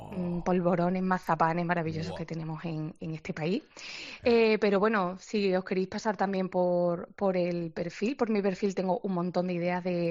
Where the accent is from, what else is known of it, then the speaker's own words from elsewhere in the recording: Extremadura, Spain; porque somos de Extremadura, entonces el cordero nos gusta mucho, tenemos además familia ganadera.